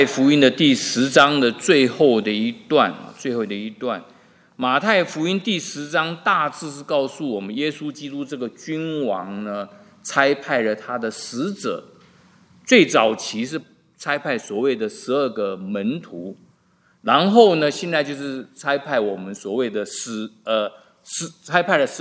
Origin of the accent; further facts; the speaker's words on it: Taiwan; 我们在中国呢，尤其我在台湾的话